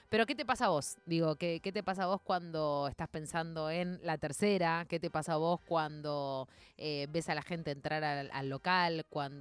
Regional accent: Argentina; del orgullo argentino que nada, que como argentinos nos gusta llevarlo a cualquier rincón del mundo

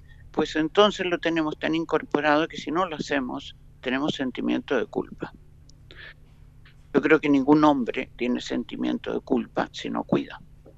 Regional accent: Chile; also born or lived in Spain; yo soy chilena, viví en España, pero actualmente vivo en Chile.

